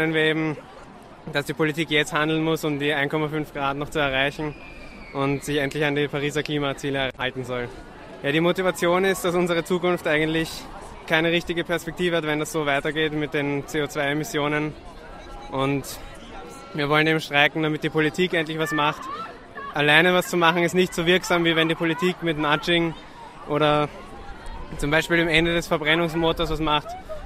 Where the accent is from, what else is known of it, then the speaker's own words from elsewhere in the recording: Lower Austria, Austria; Also wir kommen aus Niederösterreich